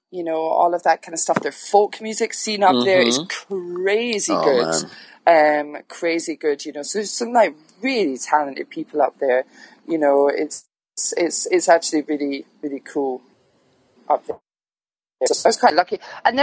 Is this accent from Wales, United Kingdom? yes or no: no; Scotland, United Kingdom; So I grew up in the very north of Scotland in the Shetland Islands.